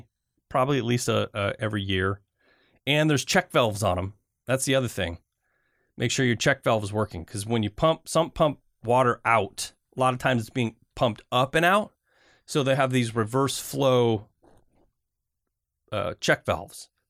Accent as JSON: {"language": "English", "region": "Michigan", "country": "United States", "tie": "born or raised there", "lives_now": "Oregon, United States", "said": "But where I grew up in Michigan, we did have water softener."}